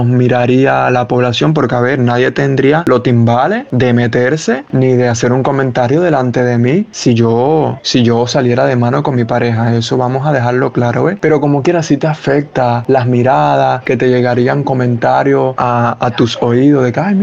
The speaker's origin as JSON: {"language": "Spanish", "town": "Maisí", "region": "Guantánamo", "country": "Cuba", "tie": "born or raised there", "said": "Y sobre todo con respecto a mi pueblito, a Maicí."}